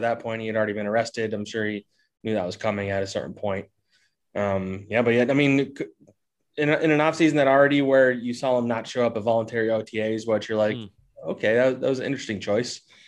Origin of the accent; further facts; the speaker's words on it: New Jersey, United States; Yeah, I grew up in South Jersey.